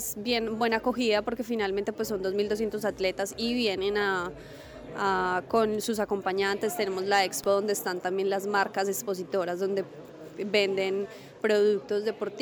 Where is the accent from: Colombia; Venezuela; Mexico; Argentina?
Colombia; Medellín, Antioquia; Sí, yo soy de Medellín.